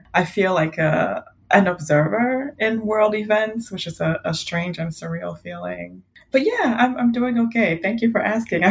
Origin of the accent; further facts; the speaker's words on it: Ghana; So I grew up in Ghana. So although it's an English-speaking country, we're surrounded by French-speaking countries.